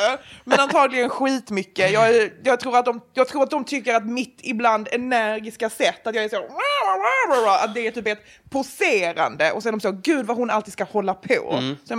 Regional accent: Malmö, Skåne, Sweden; Jag är ju från Malmö. Mm. Och tycker att det är en toppen stad.

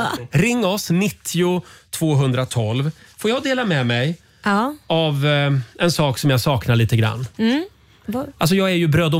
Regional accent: Gävle, Gävleborg County, Sweden; Jag är från Gävle, så jag är ju av en kaffesort.

